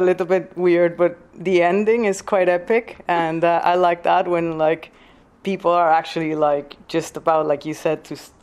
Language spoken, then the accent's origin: English; Mexico; now in United Kingdom; I come from Mexico. I've been living in the UK for 13 years now.